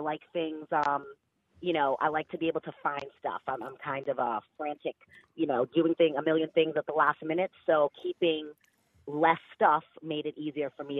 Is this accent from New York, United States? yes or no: yes; Brooklyn, New York, United States; I grew up in Brooklyn, and I lived sharing a bedroom with two of my sisters.